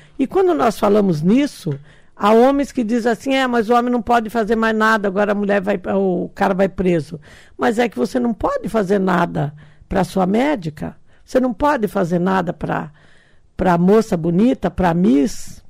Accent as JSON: {"language": "Portuguese", "country": "Brazil", "said": "eu sou brasileira."}